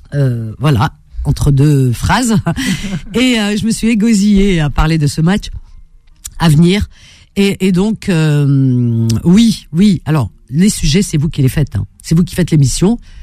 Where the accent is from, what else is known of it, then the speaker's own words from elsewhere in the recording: France; je suis française et aussi par le cœur marocaine, puisque maghrébine.